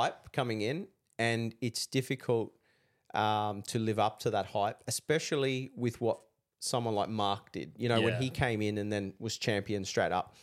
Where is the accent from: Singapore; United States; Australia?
Australia; Especially as an Aussie my year or earlier that was Aussies and Yanks dominated, right?